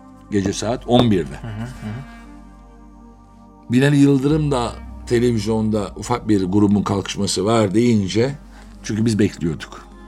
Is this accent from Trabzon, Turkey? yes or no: yes; Trabzon, Turkey; Hani ben dedim ya Trabzonluyum